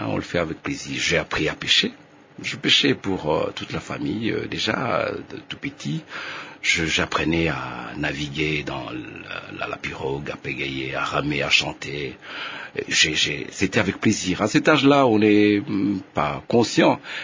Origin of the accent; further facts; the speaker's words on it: Goma, North Kivu, DR Congo; Oui, j'ai grandi là-bas. Après l'école maternelle, j'ai dû faire 4 ans dans mon village.